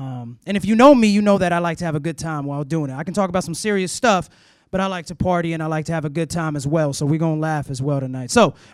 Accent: Oakland, California, United States; we from Oakland, California, not San Francisco, we're from Oakland, California. No disrespect, but we from Oakland.

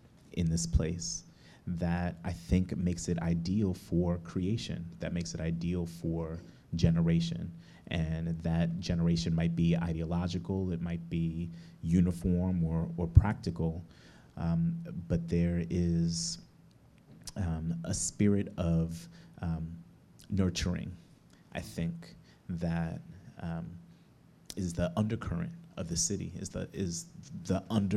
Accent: New York, United States; now in Oakland, United States; Because I'm from New York, but I grow my family in Oakland.

